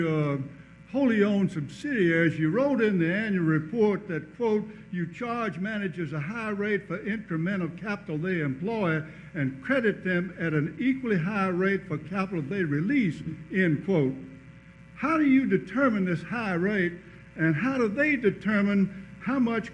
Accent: Jackson, Mississippi, United States; from Jackson, Mississippi.

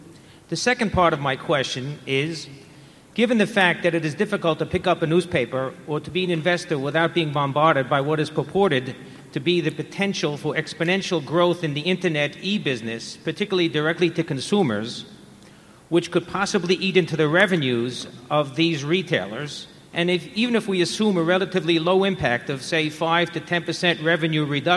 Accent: Brooklyn, New York, United States; I'm from Brooklyn, New York

